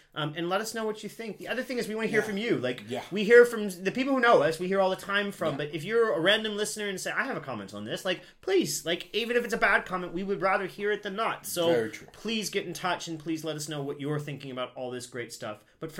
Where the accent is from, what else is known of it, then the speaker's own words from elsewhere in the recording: Midwest, United States; And I come from the Midwest, which is very conservative, so that's probably why I feel this way.